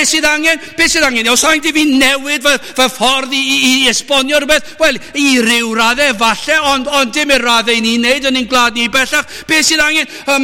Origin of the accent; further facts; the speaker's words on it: Wales, United Kingdom; Dwi'n Gymro.